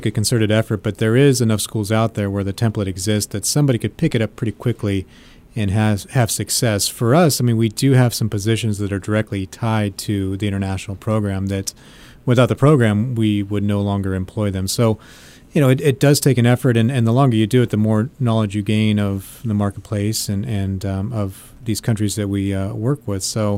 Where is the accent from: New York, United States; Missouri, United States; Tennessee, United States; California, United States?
California, United States; And so we are at an advantage when we can say we're from California.